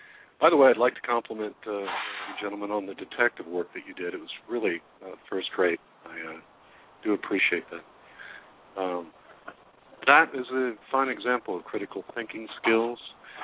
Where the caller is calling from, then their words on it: Georgia, United States; I'm calling from Georgia. I live at a landfill